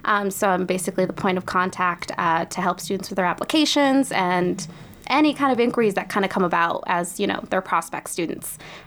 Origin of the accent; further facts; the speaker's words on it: Marvin, California, United States; now in Klamath Falls, United States; Yeah, so I'm originally from Marvin, California, southeast of Bakersfield. It's pretty like San Joaquin Valley.